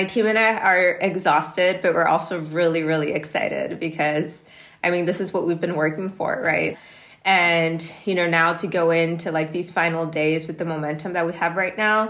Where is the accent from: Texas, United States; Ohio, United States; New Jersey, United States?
Texas, United States; Laredo; the fact that I was born and raised here in Laredo, Texas, where it seems like everyone has their own immigration story as well.